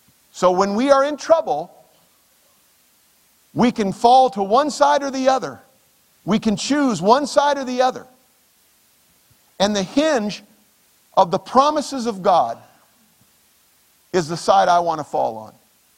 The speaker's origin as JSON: {"language": "English", "town": "Sterling", "region": "Illinois", "country": "United States", "tie": "born or raised there", "said": "My hometown is in Sterling, Illinois, and a steel mill was the primary employer before it closed."}